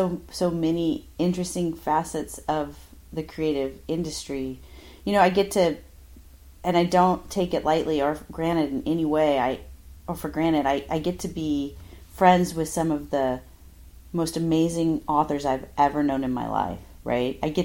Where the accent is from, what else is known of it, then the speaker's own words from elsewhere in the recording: Midwest, United States; Because, you know, I'd always written, but I grew up in the Midwest, and people didn't become writers.